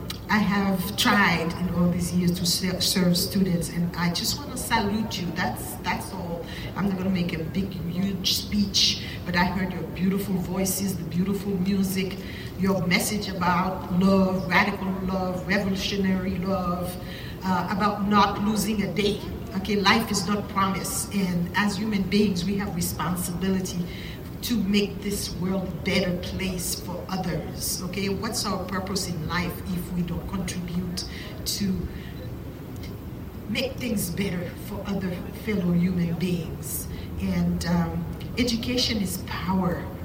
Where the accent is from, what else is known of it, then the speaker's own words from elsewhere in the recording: Haiti; now in United States; I am originally from Haiti.